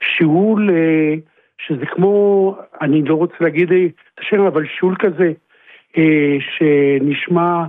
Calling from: Sharon, Israel; אנחנו מהשרון, ואשתי בת 72.

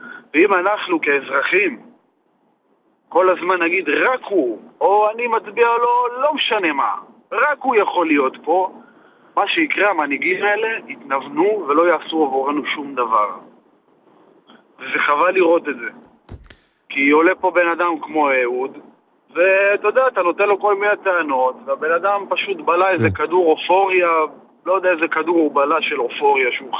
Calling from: Northern District, Israel; אני ממושב בינמי בצפון.

